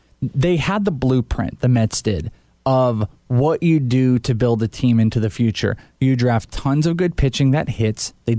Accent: Wales, United Kingdom; That's Bogman. I'm Welsh.

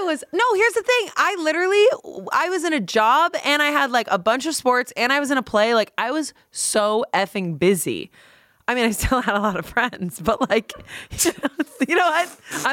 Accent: East Coast, United States; I was from the East Coast. The East Coast doesn't look at your careers as like possibilities.

